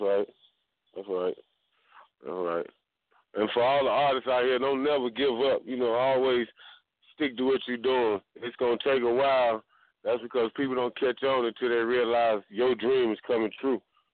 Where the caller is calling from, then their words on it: Charlotte, North Carolina, United States; Charlotte, North Carolina.